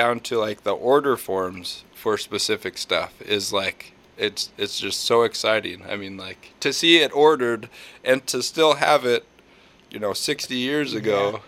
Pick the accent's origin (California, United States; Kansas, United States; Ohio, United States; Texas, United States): Kansas, United States; Topeka; also born or lived in Minnesota; now in Coffeyville, United States; Nope. I'm from Topeka, Kansas, and I moved up to Minnesota and met my wife, and I brought her to Coffeyville.